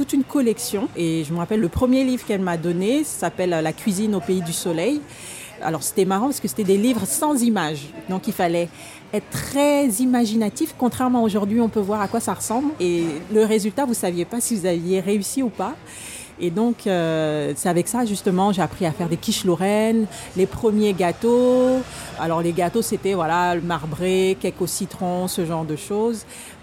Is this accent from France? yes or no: no; Gabon; j'ai grandi au Gabon.